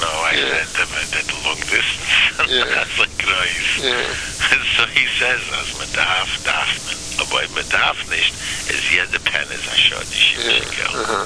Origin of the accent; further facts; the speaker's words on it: Galicia, Poland; now in United States; We came from Poland. Which area? Galicia.